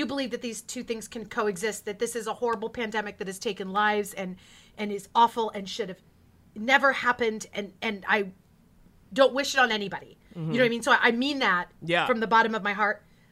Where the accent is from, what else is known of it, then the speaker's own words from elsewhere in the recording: California, United States; I was raised in the Central Valley of California, which is the red part of California, very conservative.